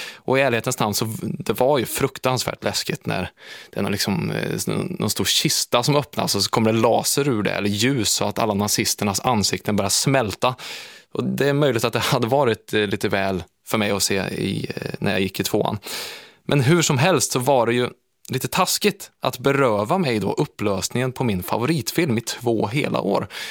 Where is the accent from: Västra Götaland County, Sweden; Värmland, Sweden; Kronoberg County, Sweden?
Värmland, Sweden; där jag kommer ifrån i Värmland i början av 90-talet